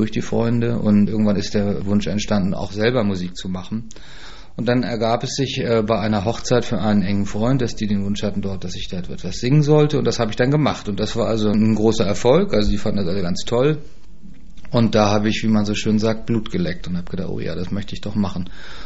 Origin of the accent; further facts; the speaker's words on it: Hamburg, Germany; Ich bin in Hamburg aufgewachsen, auch in einem ziemlich normalen Arbeiterstadtteil, wie man so schön sagt. Osdorfer Born ist das, sind also eine Hochhaussiedlung, also ziemlich on the ground.